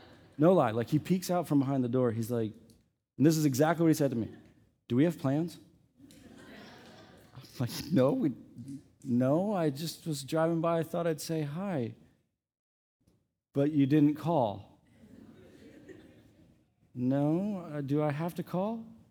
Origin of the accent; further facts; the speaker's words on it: Midwest, United States; Now, I come from the Midwest. I grew up on a farm in the Midwest, okay?